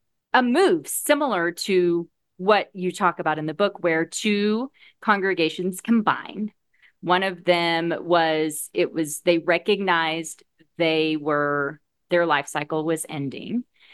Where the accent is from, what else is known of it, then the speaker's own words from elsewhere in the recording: Oklahoma, United States; now in Texas, United States; And I think it's because I'm in Texas. There, I grew up in Oklahoma. So very Bible Belt.